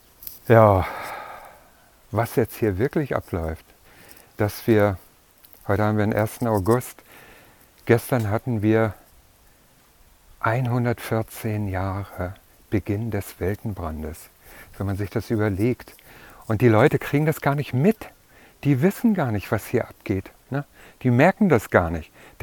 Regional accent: East Germany, Germany; ich bin in einem christlichen Elternhaus aufgewachsen in der DDR.

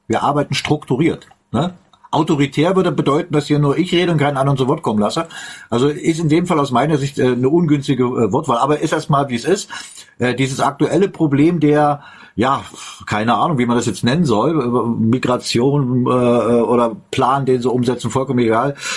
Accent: Germany; Ich bin in der DDR geboren, aufgewachsen.

